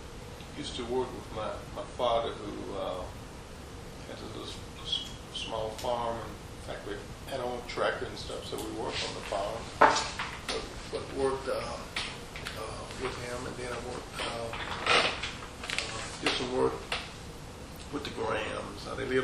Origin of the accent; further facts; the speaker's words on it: Coahoma, Mississippi, United States; Coahoma, Mississippi, this community.